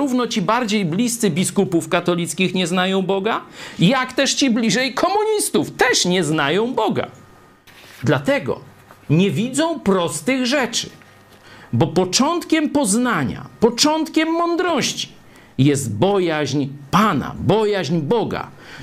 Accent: Lublin, Lublin Voivodeship, Poland; znamy te klimaty mniej więcej, też jesteśmy z Lublina

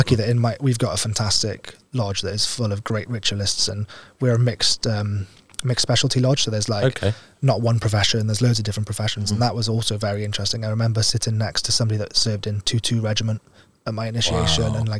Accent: Wales, United Kingdom; which is my family's passion, being Welsh, that runs through our blood.

